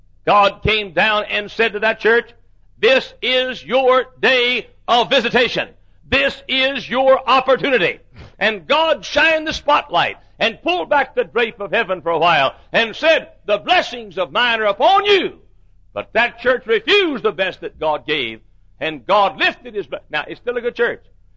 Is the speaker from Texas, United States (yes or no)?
yes; Dallas, Texas, United States; I was sitting in a motel room in Dallas, Texas, my hometown, and the phone rang and I answered it.